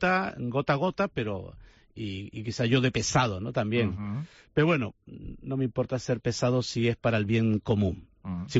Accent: Santa Cruz de Tenerife, Canary Islands, Spain; Yo soy chicharrero, de quinta generación

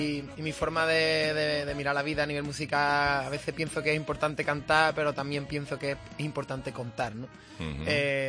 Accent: Cádiz, Andalusia, Spain; Empecé jovencito, yo con 10 años me gustaba mucho la chirigota y el carnaval, como buen gaditano.

